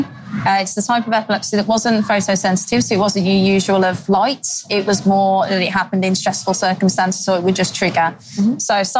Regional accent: England, United Kingdom; moved away as an adult; So yeah, to begin, obviously I'm from England. Came over here, it would be now, I'm in my fourth year.

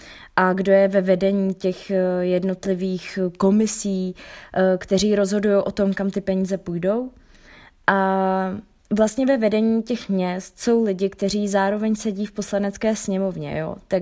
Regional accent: Prague, Czechia; tím, že jsem z Prahy, tak vlastně tam musíš vážit poměrně vzdálenou cestu

